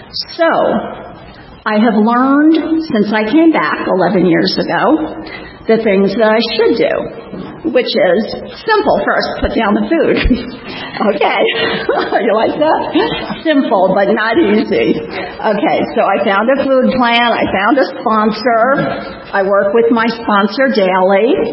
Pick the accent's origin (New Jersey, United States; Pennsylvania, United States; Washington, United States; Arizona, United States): New Jersey, United States; I'm from Central Jersey